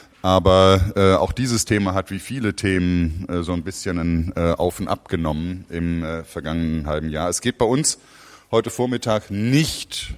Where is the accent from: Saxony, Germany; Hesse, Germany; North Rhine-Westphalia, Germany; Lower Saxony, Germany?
Hesse, Germany; Zakia Schlihi ist, wie ich, Hessin. Wir sind beide aus Hessen.